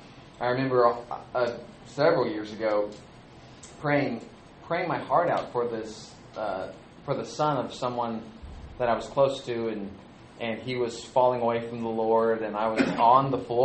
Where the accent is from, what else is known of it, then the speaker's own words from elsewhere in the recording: Edmond, Oklahoma, United States; I'm from Edmond, Oklahoma, and I've been the preacher there for 5 years.